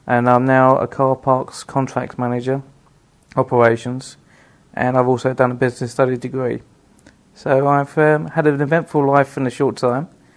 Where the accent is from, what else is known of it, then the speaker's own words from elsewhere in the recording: London, United Kingdom; born there; I was born in London in 1957, accordingly to my mother and the sound of Bow Bells near Smithfield Market. She was caught in a pre-Christmas rush, so that's why I was premature. I was born in St. Bart's Hospital.